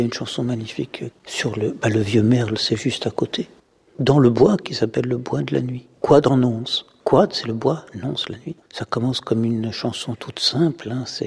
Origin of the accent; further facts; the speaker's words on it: Paris, Île-de-France, France; moi, je viens de Paris, je suis un garçon de la banlieue